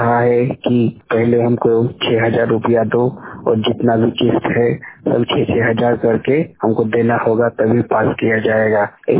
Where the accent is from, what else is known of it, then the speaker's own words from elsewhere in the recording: Jharkhand, India; मैं तुकाली जिला बोकारो झारखंड का रहने वाला हूँ।